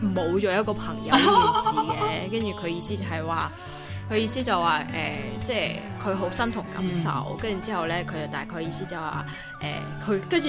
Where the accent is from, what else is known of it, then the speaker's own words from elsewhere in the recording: Guangdong, China; 咁你都知道我哋广东人对鸡好有追求啦